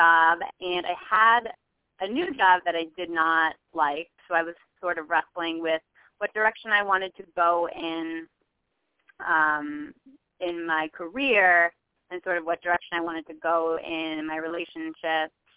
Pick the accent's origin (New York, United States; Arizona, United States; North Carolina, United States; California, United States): New York, United States; I'm from New York, like Fred mentioned